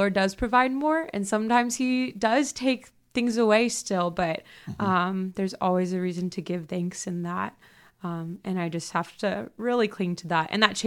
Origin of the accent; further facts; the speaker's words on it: Richmond, Virginia, United States; I'm from Richmond, Virginia, and I came here from Columbia International University in South Carolina.